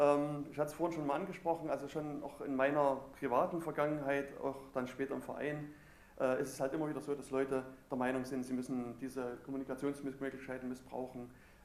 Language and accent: German; Thuringia, Germany; also ich komme aus Thüringen